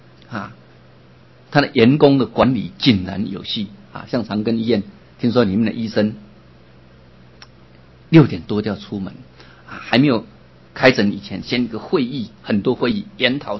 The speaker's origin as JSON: {"language": "Chinese", "region": "Yilan County", "country": "Taiwan", "tie": "born or raised there", "said": "回到我们的家乡，北宜高速公路，台北到宜兰的"}